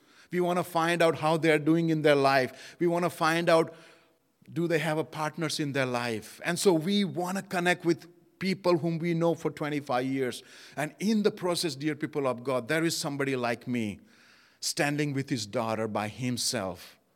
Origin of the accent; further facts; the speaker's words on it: Tennessee, United States; I come from Tennessee and I go to Methodist church there.